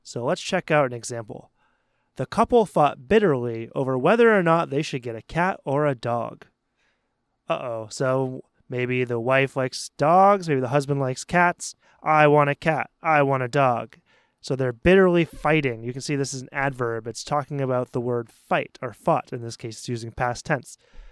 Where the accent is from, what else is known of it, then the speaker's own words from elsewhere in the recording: United States; accent: American; I'm American, so I pronounce it with a soft T, like bitterly, bitterly.